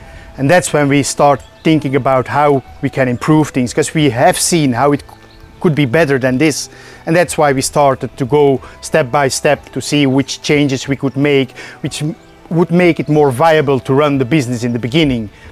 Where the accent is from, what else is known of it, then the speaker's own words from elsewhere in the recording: Belgium; moved away as an adult; now in Ireland; Originally, we're from Belgium, actually, and we moved over to Ireland, I think, about 9 years ago in 2014.